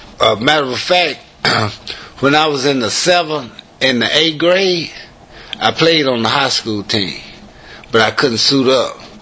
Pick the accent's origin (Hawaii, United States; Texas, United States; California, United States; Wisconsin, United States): Texas, United States; Lufkin; born there; I was born in Lufkin, Texas in 1947.